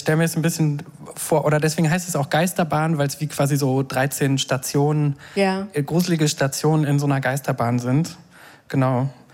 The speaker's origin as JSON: {"language": "German", "region": "Berlin", "country": "Germany", "said": "ich bin auch, wohne in Berlin und bin aus Berlin."}